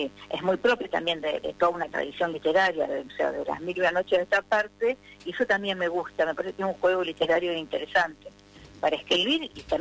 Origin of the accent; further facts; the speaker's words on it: Sunchales, Santa Fe, Argentina; now in Rosario, Argentina; yo nací en Sunchales, o sea que me fui a vivir a Santa Fe cuando cuando terminé el colegio secundario, porque me fui para estudiar letras, tenía 17 años